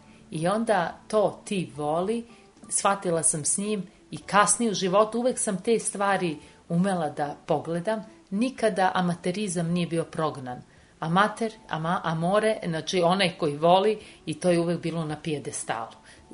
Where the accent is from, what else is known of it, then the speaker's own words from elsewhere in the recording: Belgrade, Serbia; Ja sam provela svoje detinjstvo na Kalemegdanu